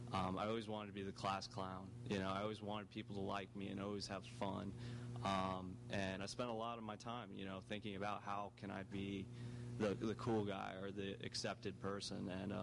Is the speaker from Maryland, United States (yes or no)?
no; Lutz, Florida, United States; So I grew up in Lutz.